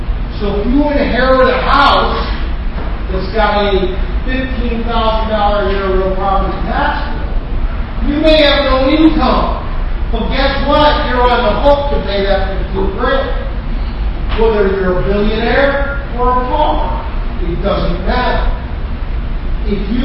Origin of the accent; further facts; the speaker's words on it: Schenectady, New York, United States; My hometown of Schenectady, 17th highest real property taxes in the United States of America.